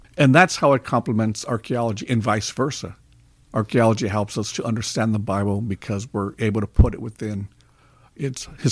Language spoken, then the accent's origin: English; Los Angeles, California, United States; I went to university, local Cal State Los Angeles. I grew up in East LA, and that was the nearest university.